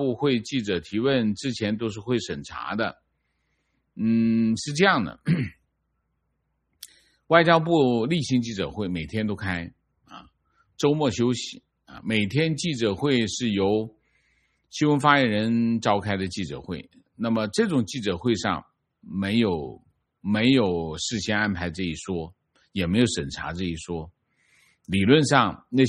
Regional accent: Hainan, China; 关键我是海南的

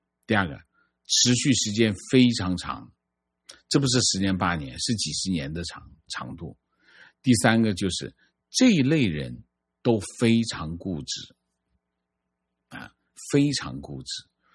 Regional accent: Malaysia; 是的，我是大马人

